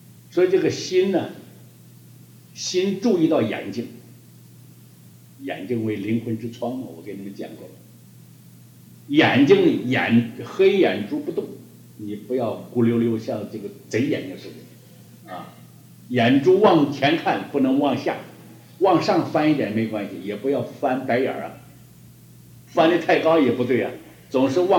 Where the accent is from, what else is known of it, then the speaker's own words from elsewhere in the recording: China; 我们中国人如果腿子短的话，怎么搬也搬不上来